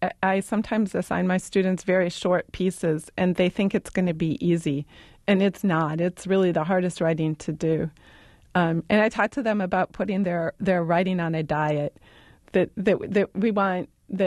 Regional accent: Chicago, Illinois, United States; I'm from Chicago and we're forever ending our sentences with prepositions

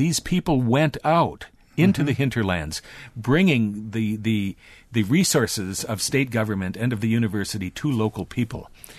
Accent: Eau Claire, Wisconsin, United States; I'm originally from Eau Claire, and I remember during the late 40s and early 50s in the public schools growing up

